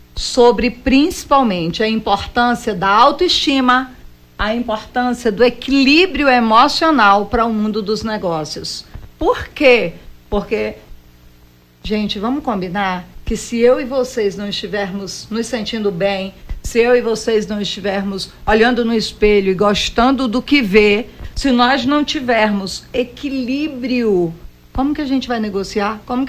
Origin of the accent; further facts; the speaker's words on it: Rio Branco, Acre, Brazil; now in Recife, Brazil; Eu sou acriana de Rio Branco e hoje moro no Recife.